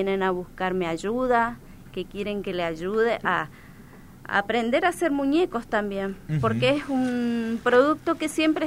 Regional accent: Posadas, Misiones, Argentina; also born or lived in Buenos Aires; Soy de acá de Posadas.

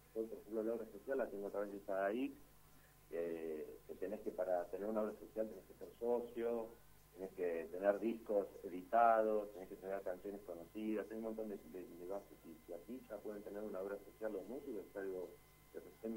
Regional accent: Moreno, Buenos Aires Province, Argentina; born there; now in Buenos Aires, Argentina; Yo, por ejemplo, vivo en Capital, en el centro, pero nací en Moreno, que es sobre el oeste de Gran Buenos Aires. Y me tuve que ir del barrio

